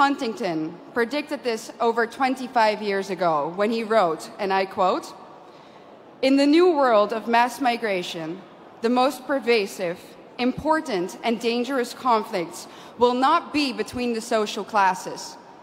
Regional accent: Netherlands; Let me back this up for you with some statistics from my home country. Let's take Amsterdam, the capital.

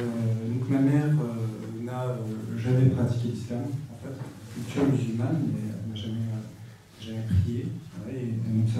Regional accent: Paris, Île-de-France, France; born there; also born or lived in Essonne; Donc, je suis né à Port-Royal, dans le 14e arrondissement de Paris. Donc quand j'ai 4-5 ans à peu près, mes parents divorcent et donc ma mère, mon frère, mon père, nous allons vivre en Essonne en 1995

